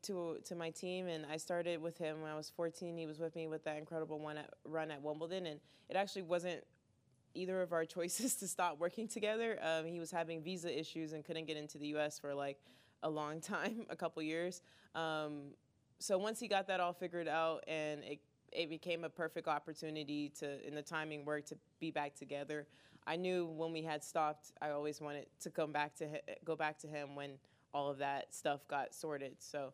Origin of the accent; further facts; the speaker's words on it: United States; US Open was always the main one I wanted to win just because it's in my home country.